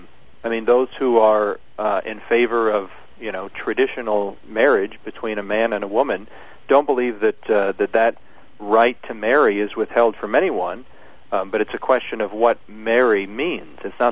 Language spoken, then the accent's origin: English; Belleville, Illinois, United States; So this is kind of a homecoming for us. We're from the Belleville, Fairview Heights area.